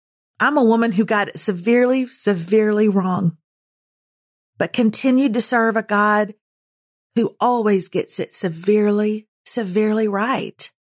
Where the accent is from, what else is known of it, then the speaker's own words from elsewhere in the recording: the South, United States; We're from the South.